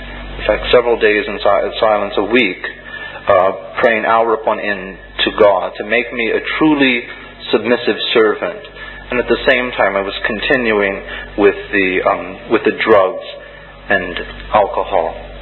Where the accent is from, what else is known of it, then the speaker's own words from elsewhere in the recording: United States; Not as an American who wanted everything to make sense.